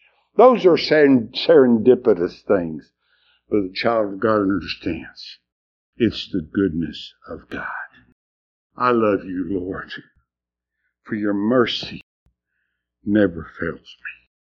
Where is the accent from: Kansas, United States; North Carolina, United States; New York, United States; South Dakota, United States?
North Carolina, United States; Swannanoa; And my hometown, which is totally destroyed, Swannanoa, totally destroyed.